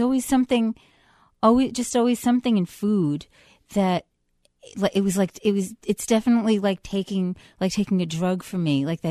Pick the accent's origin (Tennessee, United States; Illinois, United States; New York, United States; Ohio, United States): New York, United States; Bronx; I'm from the Bronx. My first meeting was in the Bronx.